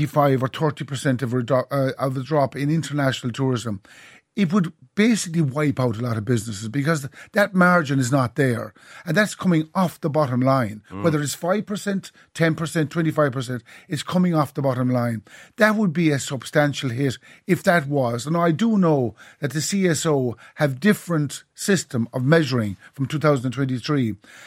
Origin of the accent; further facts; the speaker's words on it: County Clare, Ireland; You know, I'm from the Cliffs of Moher area of Ireland